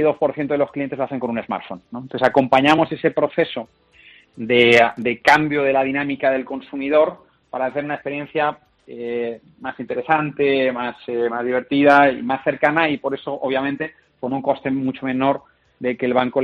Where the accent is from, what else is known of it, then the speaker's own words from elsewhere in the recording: Sagunto, Valencian Community, Spain; Aquí estudié en San Vicente Ferrer, yo soy de Sagunto.